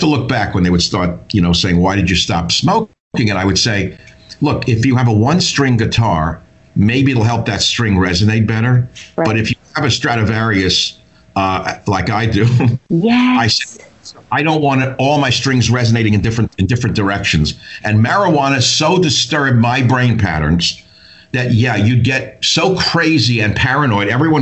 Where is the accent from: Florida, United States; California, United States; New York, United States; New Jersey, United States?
New York, United States; I grew up in New York. Everyone was using marijuana.